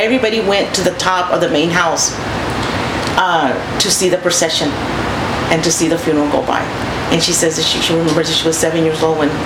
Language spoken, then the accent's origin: English; Ingleside, Texas, United States; now in Kingsville, United States; I came from Ingleside.